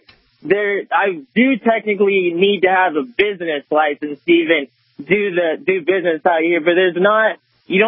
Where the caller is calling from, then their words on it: Colorado, United States; I'm in Colorado.